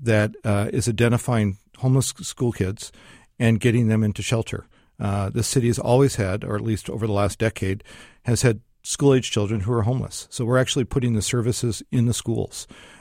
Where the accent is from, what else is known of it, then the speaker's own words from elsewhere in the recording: Seattle, Washington, United States; also born or lived in Grays Harbor County; I grew up in Seattle, but I was actually born there.